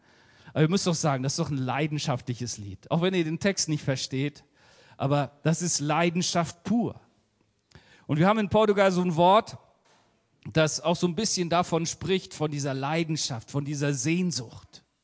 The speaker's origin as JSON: {"language": "German", "country": "Germany", "said": "Ich bin ja Deutscher und so deutsch wie ich, glaube ich, kann keiner sein."}